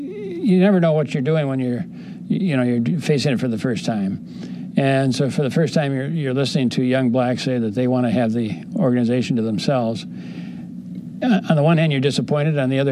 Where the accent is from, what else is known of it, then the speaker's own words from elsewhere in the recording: Burlington, United States; just thinking through the issues from the perspective of somebody growing up in Burlington, where it's all white